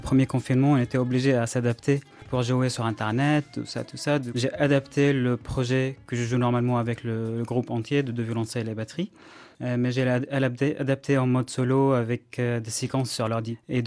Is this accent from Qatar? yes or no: yes; Qatar; j'ai grandi dans un endroit, enfin au Qatar pour préciser. En fait, je suis né au Qatar. Je suis d'origine palestinienne, mais mes parents, ils ont émigré au Qatar il y a longtemps. Donc, je suis né là-bas